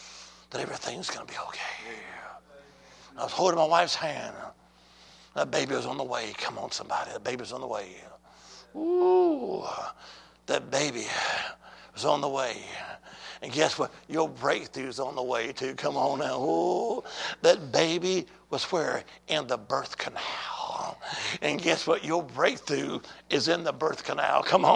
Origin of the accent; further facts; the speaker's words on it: Alabama, United States; I'm from the Holy Land. I am. Alabama.